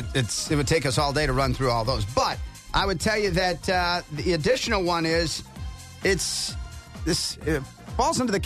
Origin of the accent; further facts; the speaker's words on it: Wisconsin, United States; hey, I'm from Wisconsin, right?